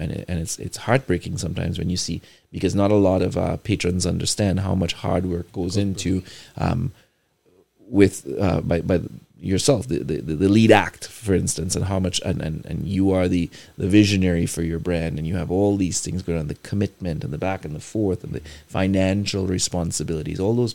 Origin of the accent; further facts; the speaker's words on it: Trinidad & Tobago; moved away; growing up in Trinidad, soca was, you grew up with soca